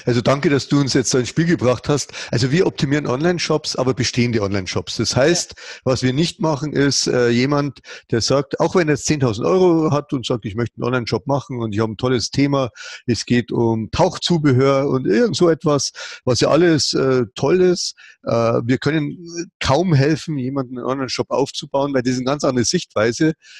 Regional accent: Bavaria, Germany; Das ist ja eigentlich, wie man so schön sagt bei uns in Bayern, das ist ja Marti Wiesen

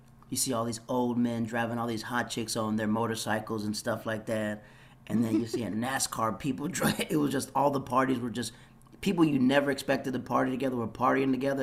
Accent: Brunssum, Limburg, Netherlands; I grew up in this place called Brunsum. It's like I lived there for like 6 or 7 years. It's an area on the southern side of the Netherl

